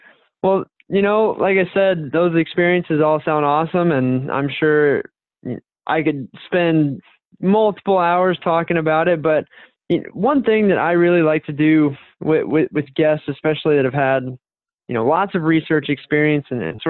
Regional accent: Southeast, United States; growing up in the Southeast, well, historically we would have, you know, striped bass runs, but the major watershed closest to me, the Savannah River watershed, had various dams along it

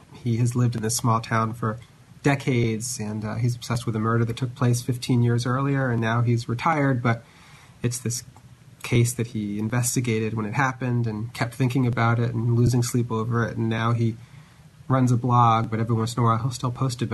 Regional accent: New Jersey, United States; moved away; it's different from where I grew up in New Jersey

